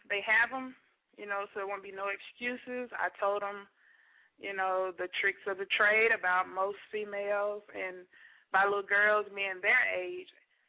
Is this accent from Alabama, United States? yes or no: yes; Alabama, United States; Yeah, born and raised.